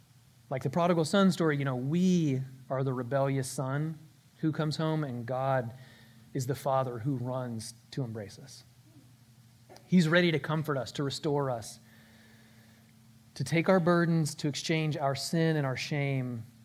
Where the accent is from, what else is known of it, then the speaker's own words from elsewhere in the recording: Mineola, United States; Now, I grew up in Mineola, but I think I can read and write and talk pretty good.